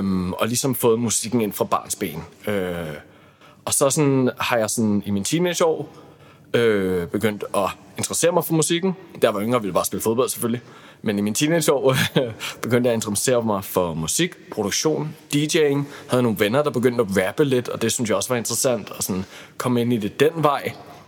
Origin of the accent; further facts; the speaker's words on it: Hvidovre, Capital Region of Denmark, Denmark; Jeg kommer fra Hvidovre. God gammel.